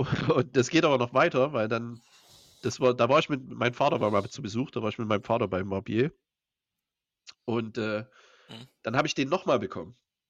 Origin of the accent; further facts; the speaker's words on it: Germany; Und dann sage ich, nee, nee, hier, ich bin Deutscher und so.